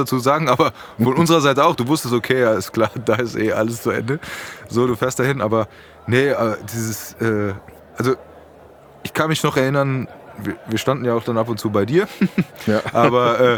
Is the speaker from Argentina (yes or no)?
no; Frankfurt, Hesse, Germany; wir sind ja Frankfurter, ja?